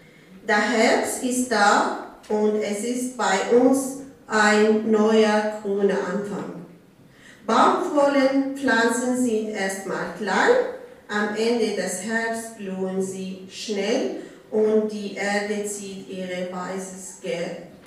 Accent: Syria; now in Germany; ich komme aus Syrien und ich bin seit 5 Jahren hier in Deutschland.

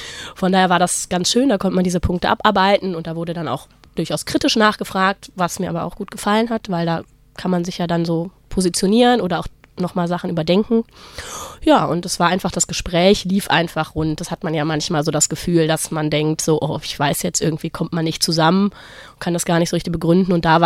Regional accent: Wuppertal, North Rhine-Westphalia, Germany; Ich komme aus Wuppertal, war 8 Jahre da am Theater als Theaterpädagogin.

